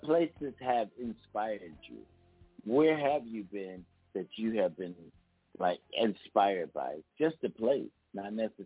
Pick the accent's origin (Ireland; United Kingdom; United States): United States; Philadelphia, Pennsylvania; because I'm from Philly. And so that's all the stuff I heard. Growing up so much, it was in the back of my head.